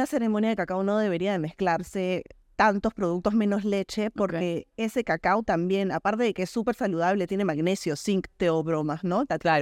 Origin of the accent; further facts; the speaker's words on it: Lima, Peru; born there; now in Sacred Valley, Peru; Nací en Lima, pero el Valle Sagrado pues